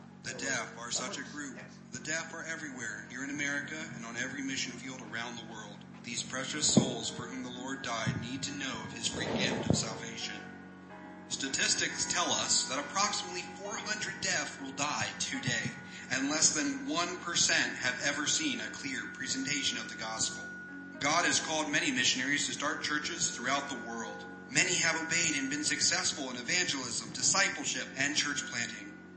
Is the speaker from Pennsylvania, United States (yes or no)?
yes; Williamsport, Pennsylvania, United States; I was born and raised in Williamsport, Pennsylvania.